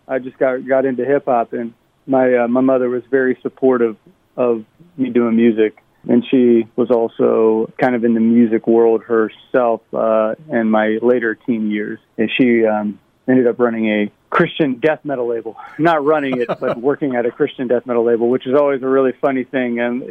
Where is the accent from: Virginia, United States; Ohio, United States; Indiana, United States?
Ohio, United States; I actually grew up outside of Columbus, Ohio in a small town, so Columbus, Ohio area.